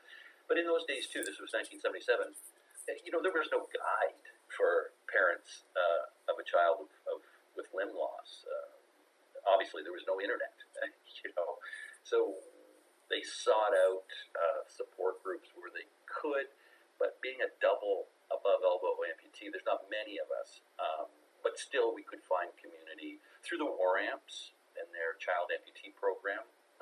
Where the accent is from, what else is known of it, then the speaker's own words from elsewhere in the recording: Windsor, Ontario, Canada; Had aspirations of every kid growing up in Windsor